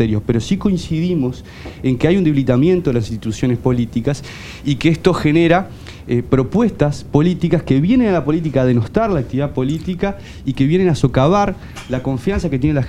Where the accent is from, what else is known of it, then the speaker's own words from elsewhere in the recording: Uruguay; eso es lo que nos da sentido como uruguayos